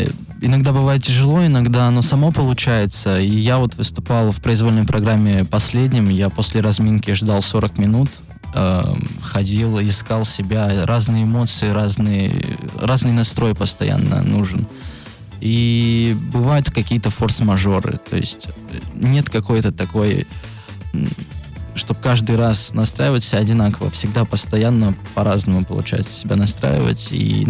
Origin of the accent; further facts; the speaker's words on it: Saint Petersburg, Russia; потому что в родном городе мне было очень приятно выступать. Я очень активно и сильно... чувствовал поддержку и тепло наших болельщиков, именно петербуржцев